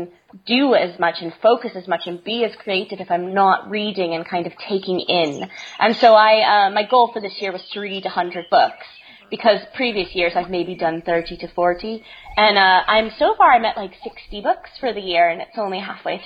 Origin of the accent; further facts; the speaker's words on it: Nashville, Tennessee, United States; also born or lived in England; So I grew up in Nashville, Tennessee. My mum's English, though, so I spent a lot of time in England.